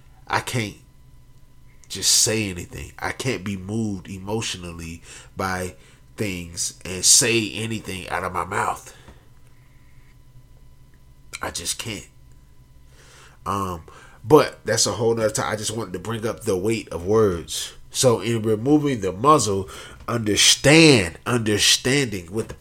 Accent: Georgia, United States; I'm not from California, I'm from Georgia.

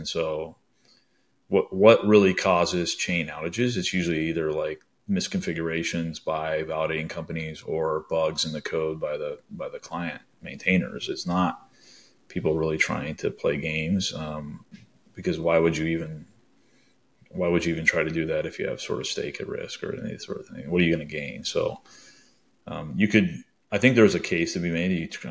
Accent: South Africa; Even if I'm South African, you know, there's no reason for me to run it locally to me.

